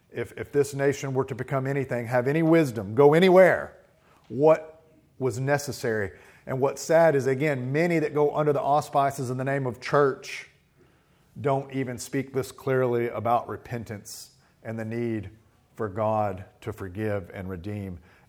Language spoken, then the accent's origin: English; United States; born there; I rejoice in the fact that I was born in America and celebrate great freedom